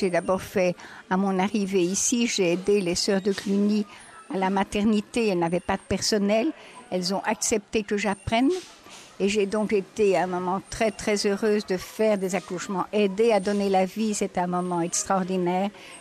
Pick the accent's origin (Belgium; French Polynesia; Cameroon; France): Belgium; Liège, Wallonia; now in India; je suis née à Liège et que j'en suis très fière. De tout mon cœur, je suis liégeoise et de tout mon cœur, je suis indienne.